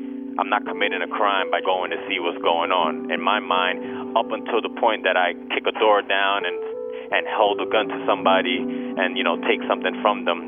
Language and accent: English; Brooklyn, New York, United States; I'm from Brooklyn, New York.